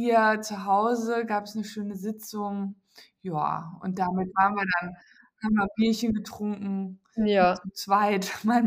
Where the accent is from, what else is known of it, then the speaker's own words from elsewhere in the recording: Lower Saxony, Germany; now in Cologne, Germany; Ich bin eine Niedersächsin und ich habe mir die rheinische Frohnatur eigentlich eher so angeeignet, ne?